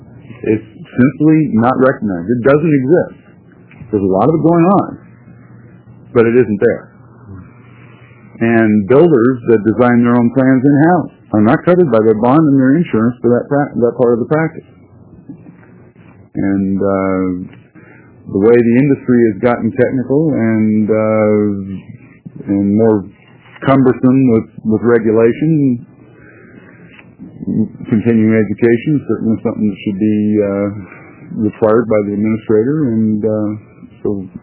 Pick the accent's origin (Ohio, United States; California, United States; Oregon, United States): Oregon, United States; Grants Pass; Chair Nelson, members of the committee … from Grants Pass, Oregon